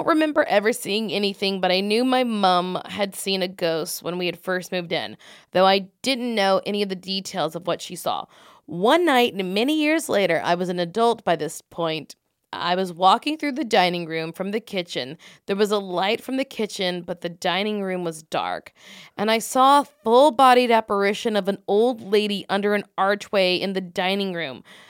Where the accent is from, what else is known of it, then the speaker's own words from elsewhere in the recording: Australia; I'm from Australia, so you'll have to do an accent.